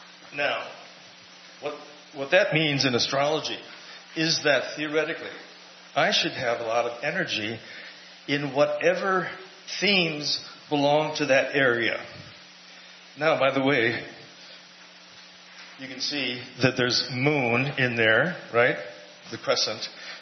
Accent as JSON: {"language": "English", "town": "Milwaukee", "region": "Wisconsin", "country": "United States", "tie": "born or raised there", "said": "He is from my hometown of Milwaukee."}